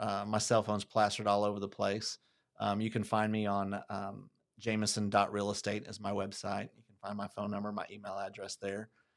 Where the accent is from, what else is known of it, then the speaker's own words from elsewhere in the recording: Guthrie, Oklahoma, United States; Guthrie's my hometown, so I wanted to give it an opportunity to shine and be seen. And I'm just partial to Guthrie.